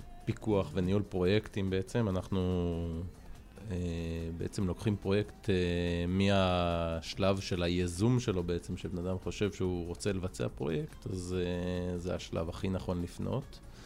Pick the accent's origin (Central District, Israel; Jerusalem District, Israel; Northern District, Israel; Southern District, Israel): Northern District, Israel; Dovrat; אני במקור מעמק ישראל, מקיבוץ דוברת.